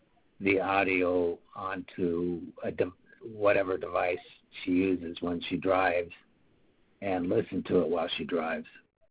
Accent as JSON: {"language": "English", "region": "Minnesota", "country": "United States", "tie": "born or raised there", "said": "I just sound like me, but we grew up in Minnesota. I'm not looking for a specialized accent."}